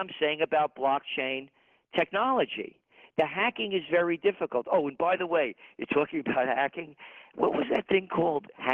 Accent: Bronx, New York, United States; born there; If I was born in Italy, I wouldn't be the same guy I am that I was born in the Bronx.

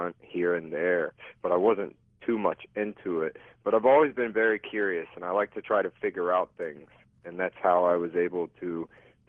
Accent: Florida, United States; also born or lived in Long Island, New York; I'm a painter from Long Island, New York. I grew up on a farm in Florida on an orange grove, and years ago I decided to go to the big city, and I went to New York

